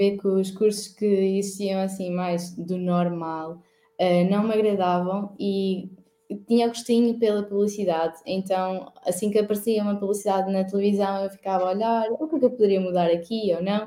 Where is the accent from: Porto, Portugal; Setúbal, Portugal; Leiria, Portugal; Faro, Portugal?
Leiria, Portugal; Então, eu estudei em Leiria, eu sou de Leiria